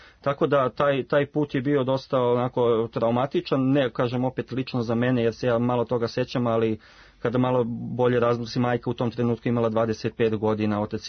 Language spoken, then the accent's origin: Serbian; Topusko, Sisak-Moslavina County, Croatia; now in Serbia; Pa da, mi smo iz Topuskog napustili Krajinu, tamo smo bili stacionirani, da tako kažem, tamo smo živjeli.